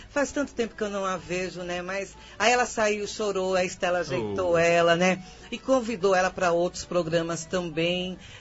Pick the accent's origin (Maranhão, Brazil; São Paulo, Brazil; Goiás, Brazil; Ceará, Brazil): São Paulo, Brazil; now in Afogados da Ingazeira, Brazil; Eu não sou aqui de Afogados, sou paulista, né? Tá. Meus pais eram daqui. E minha mãe ainda está viva, minha mãe é daqui, né? E nós viemos para cá, eu e minhas irmãs, após a morte do meu pai.